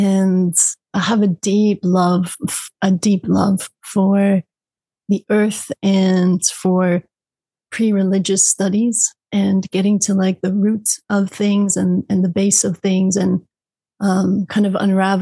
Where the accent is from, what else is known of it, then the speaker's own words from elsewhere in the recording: Netherlands; English is a second language; I'm Dutch. I'm from the Netherlands.